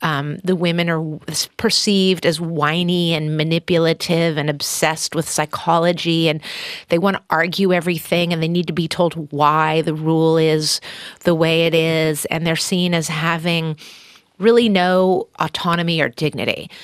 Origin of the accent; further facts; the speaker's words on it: California, United States; And the way the state is geographically structured is, as a Californian, is interesting to me.